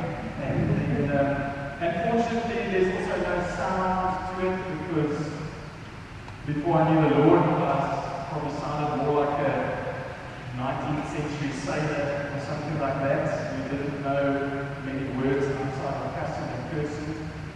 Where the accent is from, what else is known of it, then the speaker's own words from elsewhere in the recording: Stellenbosch, Western Cape, South Africa; Okay, so those are my folks. I grew up in Stellenbosch.